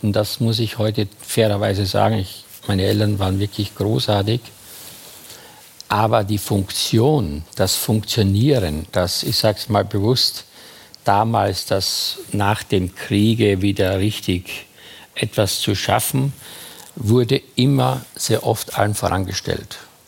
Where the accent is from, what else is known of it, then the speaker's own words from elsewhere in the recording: Styria, Austria; now in Berlin, Germany; Ich bin 1977 nach Berlin. Meine Mutter gab mir, ich komme aus der Steiermark, gab mir 80 D-Mark.